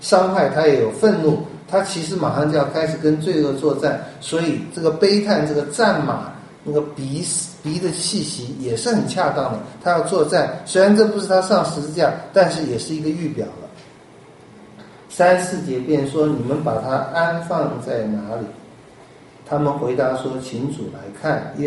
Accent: Taiwan; 跟我们台湾人那个请人来哭一样。

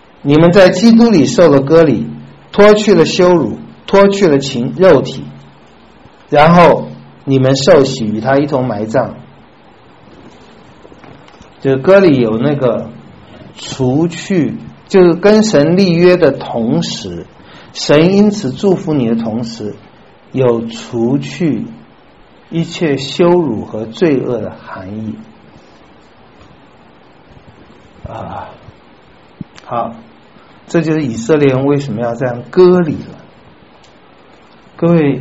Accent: China; 我们中国人说那个就叫命根子

